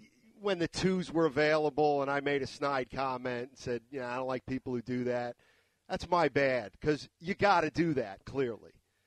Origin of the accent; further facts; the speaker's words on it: Pennsylvania, United States; I grew up in Pennsylvania and knew that answer.